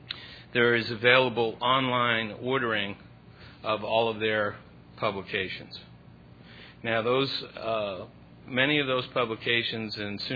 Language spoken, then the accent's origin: English; England, United Kingdom; now in United States; Incidentally, I'm an English immigrant.